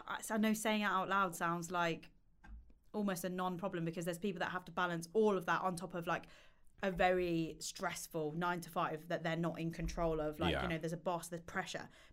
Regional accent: United Kingdom; But I think that we've got this barrier of success as British people

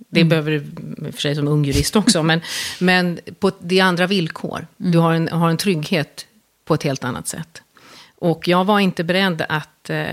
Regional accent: Stockholm, Stockholm County, Sweden; Nej, jag är uppvuxen i Stockholm.

